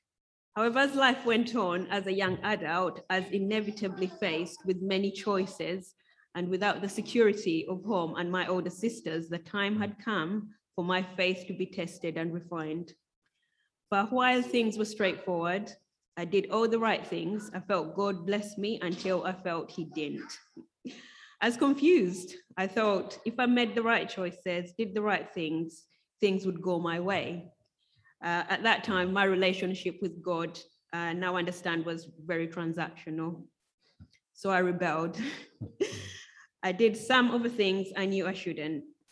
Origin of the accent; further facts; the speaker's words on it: Uganda; born there; But I was born in Uganda, which is in East Africa, one of many children in a very large polygamous family.